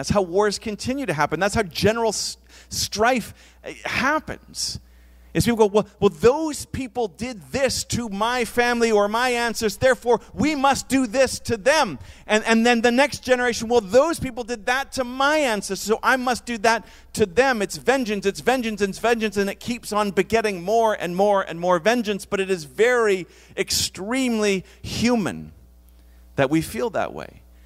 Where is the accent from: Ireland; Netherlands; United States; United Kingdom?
Ireland; That's how the Irish, and I'm Irish, that's how the Irish became wonderful drinkers